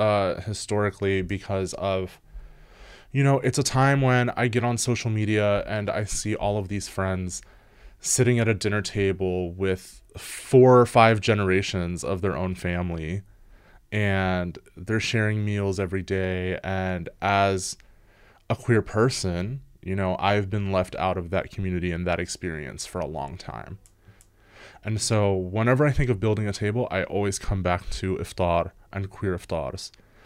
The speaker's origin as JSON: {"language": "English", "town": "Columbus", "region": "Ohio", "country": "United States", "moved": "as an adult", "lives_now": "Chicago, United States", "said": "I moved to Chicago from Columbus, Ohio at 19 in search of home."}